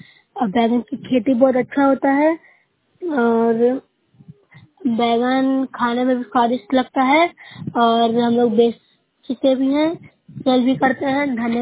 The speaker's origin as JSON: {"language": "Hindi", "region": "Bihar", "country": "India", "said": "मैं नूसरे प्रखंड से हूँ, नालंदा जिला से बोल रही हूँ।"}